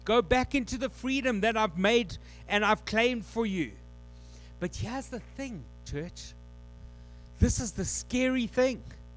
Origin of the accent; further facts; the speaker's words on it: South Africa; moved away; when we came from South Africa, we often thought about. We had these things called burglar gates on all of our doors.